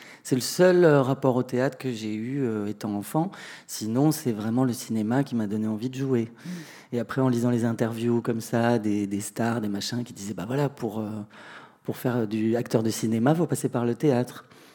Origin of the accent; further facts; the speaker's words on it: Narbonne, Occitanie, France; born there; moi, je suis née à Narbonne en 72